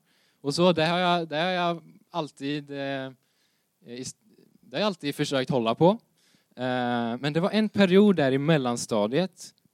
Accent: Linköping, Östergötland, Sweden; now in Nässjö, Sweden; Jag kommer som sagt ifrån Linköping. Jag bor som sagt i Nässjö

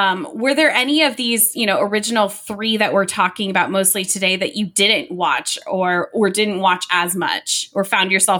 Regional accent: Virginia, United States; I grew up in Virginia, kind of the northern part, but have several friends who grew up in Richmond.

